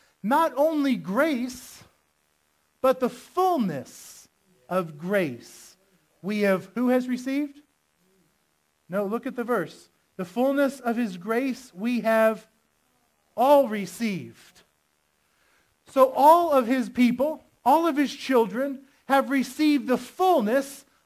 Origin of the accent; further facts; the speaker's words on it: Florida, United States; We're from Florida. You knew that. But in Florida, we have the beach